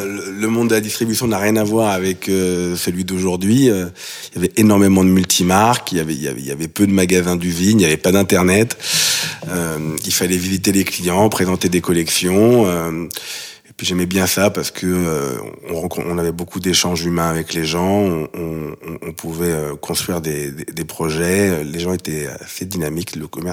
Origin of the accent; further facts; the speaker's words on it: Paris, Île-de-France, France; Ben, je suis parisien, enfin, je suis né en banlieue parisienne.